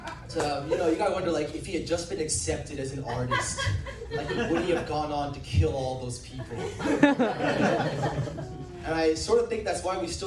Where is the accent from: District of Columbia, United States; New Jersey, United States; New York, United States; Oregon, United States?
New Jersey, United States; And I'm from New Jersey, there are a lot of Indian people there. I thought when I came here, I'd be bringing the culture here, you know?